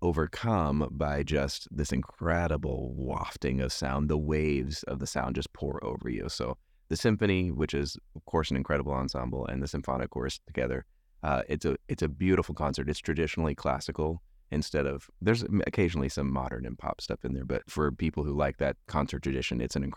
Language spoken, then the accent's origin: English; the South, United States; When people ask me what I do and I say I'm a conductor, and usually, of course, down south where I'm fro